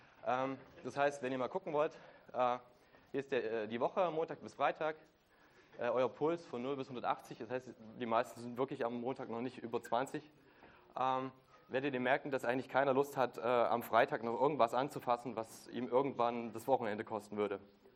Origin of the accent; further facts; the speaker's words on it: Leipzig, Saxony, Germany; now in Cologne, Germany; Ich bin 28 Jahre alt. Hallo Dirk. Ich komme ursprünglich aus Leipzig, wohne jetzt in Köln. Das ist immer complicated. Im Moment arbeite ich in Berlin. Eigentlich bin ich aber Vogtländer.